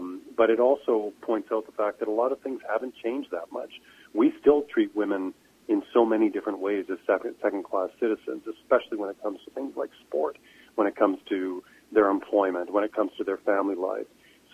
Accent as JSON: {"language": "English", "town": "Edmonton", "region": "Alberta", "country": "Canada", "tie": "born or raised there", "said": "I grew up in Edmonton in the 80s"}